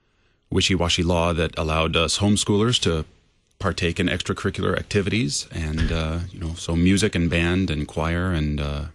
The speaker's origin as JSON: {"language": "English", "region": "Oregon", "country": "United States", "tie": "born or raised there", "said": "I was homeschooled through high school. I was privileged to play basketball and football out in the wilds of Eastern Oregon"}